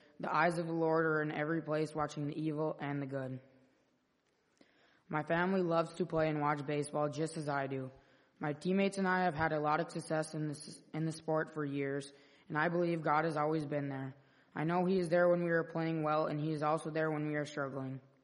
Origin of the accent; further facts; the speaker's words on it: Bemidji, Minnesota, United States; born there; This is my faith statement. I was born in Bemidji, and I have grown in my faith as a member of Calvary Lutheran Church. I come from a strong Christian family going back for many generations.